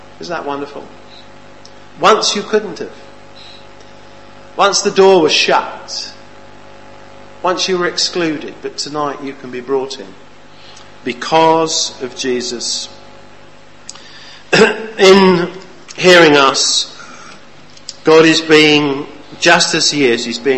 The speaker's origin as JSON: {"language": "English", "region": "London", "country": "United Kingdom", "said": "Christchurch in Dorset by the sea. It's very lovely. I can walk to the sea within a few minutes of our house. And originally we come from London"}